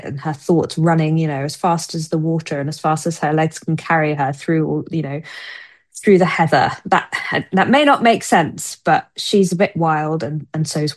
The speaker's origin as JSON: {"language": "English", "town": "Peckham", "region": "London", "country": "United Kingdom", "tie": "born or raised there", "said": "as a child growing up in Peckham."}